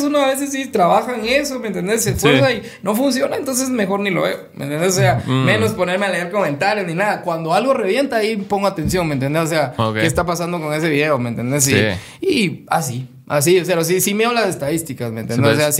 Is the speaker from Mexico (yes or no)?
no; Guatemala; yo en Guate empezara a hacer algo y enfocarme en mi país